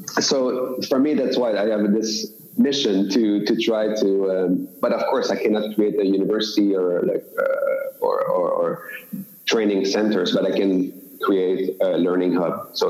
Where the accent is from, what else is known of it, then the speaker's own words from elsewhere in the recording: Quebec, Canada; So for me, I'm Canadian, but I'm from Quebec province.